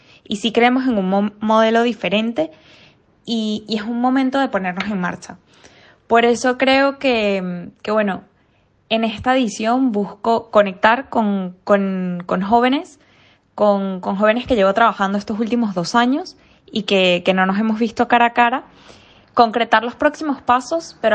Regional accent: Venezuela; moved away as an adult; now in Madrid, Spain; soy venezolana y estudié economía y tengo un máster en relaciones internacionales. Y desde hace 8 años vivo en Madrid.

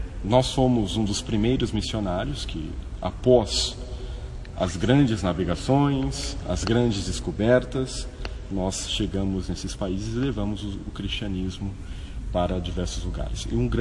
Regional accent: Sorocaba, São Paulo, Brazil; aí que eu sou paulista, no interior de São Paulo, de Sorocaba

